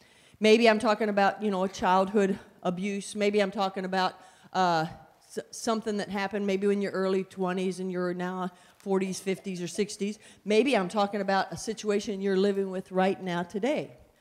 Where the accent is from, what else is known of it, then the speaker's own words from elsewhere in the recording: West Virginia, United States; I grew up in a very troubled home. I'm from West Virginia.